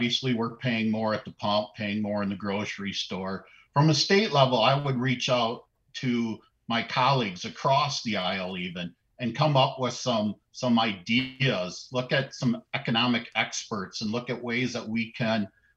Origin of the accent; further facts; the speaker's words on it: Eastman, Wisconsin, United States; now in Tomah, United States; So I grew up in Eastman, Wisconsin, graduated from Prairie du Chien. I now live with my family in the town of Tomah.